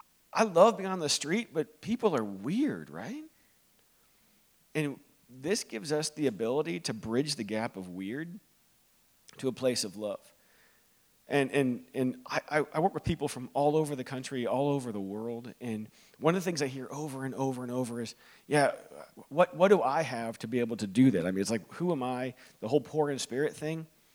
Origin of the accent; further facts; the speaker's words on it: Florida, United States; I'm from Florida, and my daughter is right there.